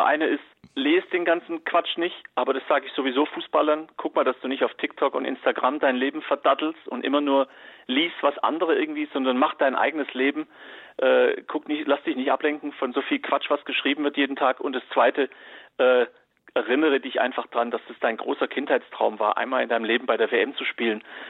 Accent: Iran; ich bin Iraner, also 100% Iraner. Meine Eltern kommen beide aus Teheran.

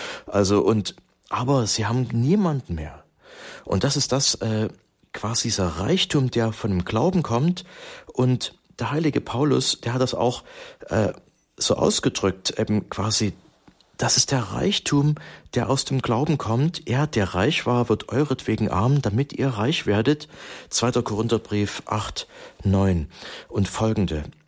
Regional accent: Germany; Und so sind wir Deutsche bekannt

